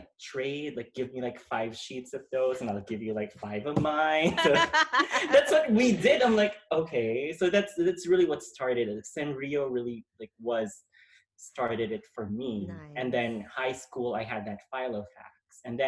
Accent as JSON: {"language": "English", "country": "Philippines", "tie": "born or raised there", "said": "And then I was big on, I grew up in the Philippines."}